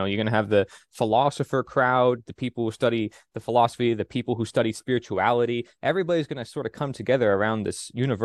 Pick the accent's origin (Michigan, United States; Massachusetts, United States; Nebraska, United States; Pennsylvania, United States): Pennsylvania, United States; And I met a lot of them in Philadelphia because I'm from Pennsylvania.